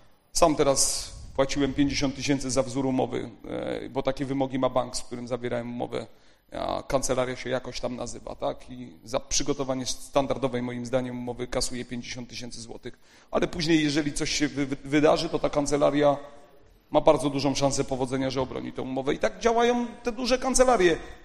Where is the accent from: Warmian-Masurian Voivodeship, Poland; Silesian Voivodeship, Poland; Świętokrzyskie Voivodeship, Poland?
Silesian Voivodeship, Poland; Niwka; bo ja jestem z Niwki